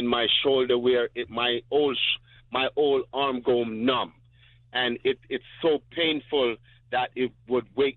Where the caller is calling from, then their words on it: Hudson, United States; Yes. I'm calling from Hudson.